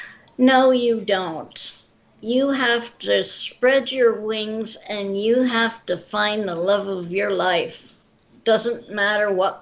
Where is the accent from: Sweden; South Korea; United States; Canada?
Canada; Alliston, Ontario; born there; I was born in Alliston, which is like about as far as I am now, about an hour from Toronto